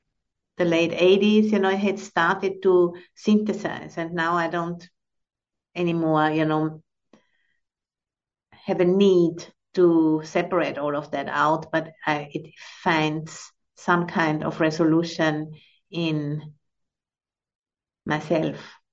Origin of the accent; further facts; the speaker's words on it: Austria; when I was young, I was growing up in Austria, you know, which is a Catholic country.